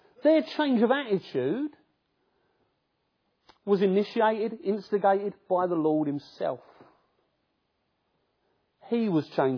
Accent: Camberwell, London, United Kingdom; when I was a youngster, I grew up in Camberwell, on the border of Peckham. We called it the ghetto. It wasn't the nicest area to live in.

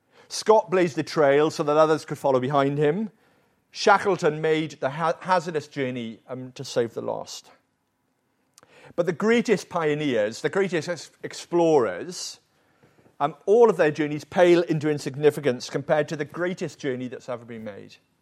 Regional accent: Wales, United Kingdom; There's a lovely hymn that I grew up on in Wales.

